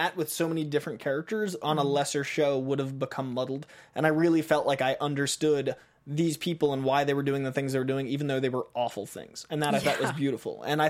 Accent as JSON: {"language": "English", "town": "Boston", "region": "Massachusetts", "country": "United States", "said": "I'm from Boston, and being from Boston, I know some crime, but it's very different."}